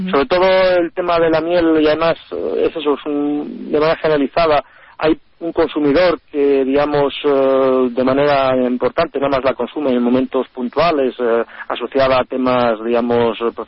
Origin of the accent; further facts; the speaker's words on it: Spain; para nosotros, como productores españoles, es contraproducente